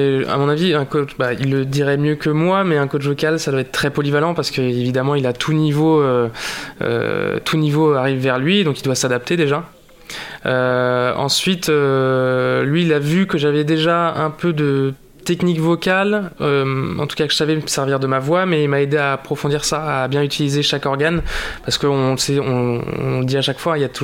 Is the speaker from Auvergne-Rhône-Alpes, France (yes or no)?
no; Rochefort, Nouvelle-Aquitaine, France; J'ai fait mon collège, mon lycée à Rochefort, et après j'ai fait des études de management à La Rochelle.